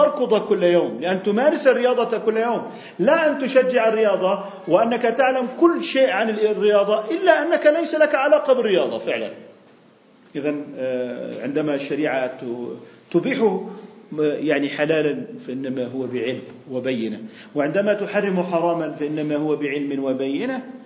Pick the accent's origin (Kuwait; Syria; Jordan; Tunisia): Jordan; احتسب تجارة الدخان عندنا بالأردن سنة 2010